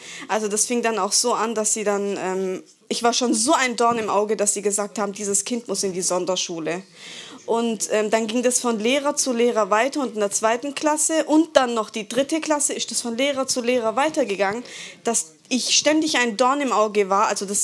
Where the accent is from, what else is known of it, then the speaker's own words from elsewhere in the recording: Welzheim, Baden-Württemberg, Germany; Ich bin in Welzheim groß geworden. Das ist so ein, keine Ahnung, Stadt, Dorf, wie auch immer man das nennen darf.